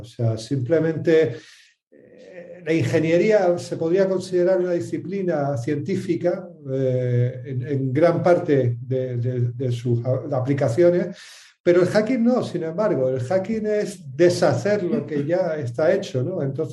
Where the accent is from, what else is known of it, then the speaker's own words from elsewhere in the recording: Canary Islands, Spain; Yo tengo un guanche dentro de mí, dicen. Como llevo media vida en Canarias, me siento muy canario, aunque no nací allí, pero desde muy pequeño estoy allí y es mi tierra adoptiva